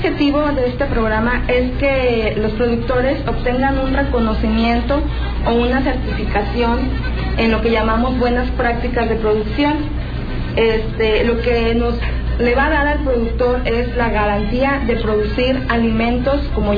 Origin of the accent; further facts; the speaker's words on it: Mexico; como todo mexicano, pues tenemos el derecho